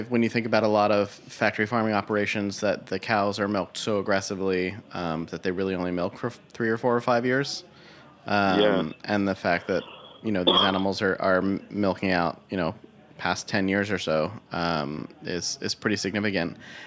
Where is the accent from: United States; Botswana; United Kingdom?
United States; Brooklyn, New York; particularly as a New Yorker. It's something that we value, and speed and convenience and detachment, but at the same time we really do as a good Brooklyner